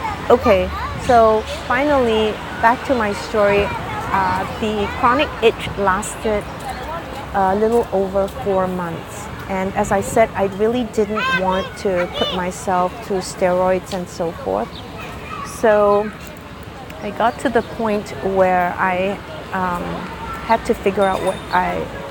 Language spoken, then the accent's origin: English; Singapore; I grew up in Singapore